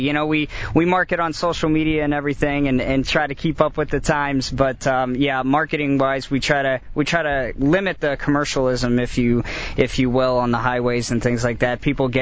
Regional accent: Dubuque, Iowa, United States; Yeah, I am an Iowa boy and proud of it. I was born in Dubuque, which is 25 miles east of here, and moved around when I was a kid, but could never get away from Iowa

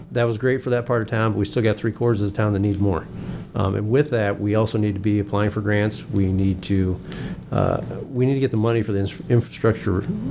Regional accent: Taylor Ridge, Illinois, United States; Personally, I grew up in the area. I grew up around Taylor Ridge anyway, so I've been out and around. Not a stranger to these parts.

